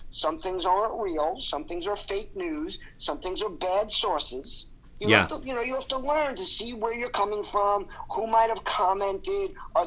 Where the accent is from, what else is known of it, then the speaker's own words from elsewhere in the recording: Oceanside, New York, United States; I grew up in Oceanside, Long Island, which is the South Shore of Long Island.